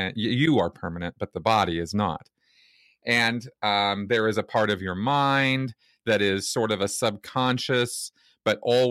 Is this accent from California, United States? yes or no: yes; California, United States; also born or lived in Minnesota; now in Denver, United States; Minnesota is sort of an ungodly place to live when you're born and raised in California. And so I came to Denver